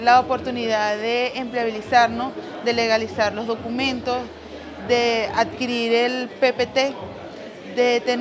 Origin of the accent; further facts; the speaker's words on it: Venezuela; now in Colombia; soy migrante venezolana, primera vez que vengo al centro